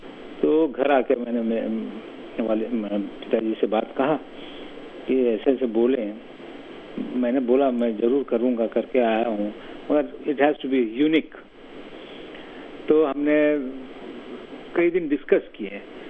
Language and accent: Hindi; Mumbai, Maharashtra, India; मैं पला बड़ा हूँ बॉम्बे में ना